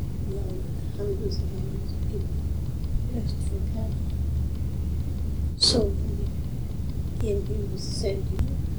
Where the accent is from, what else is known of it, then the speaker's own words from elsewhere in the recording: Oslo, Norway; English is a second language; moved away as an adult; I was born in Norway, in Oslo, or the city. I went to school there and had a couple of office jobs after I graduated from school.